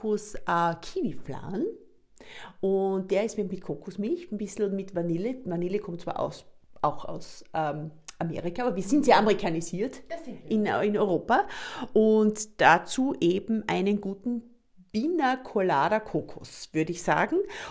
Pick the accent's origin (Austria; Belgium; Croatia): Austria; Graz, Styria; Ja, wir sind aus Graz, aus Österreich.